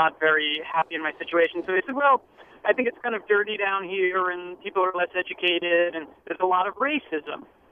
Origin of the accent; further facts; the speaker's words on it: New York, United States; Well, where are you from? And I said, I'm from New York.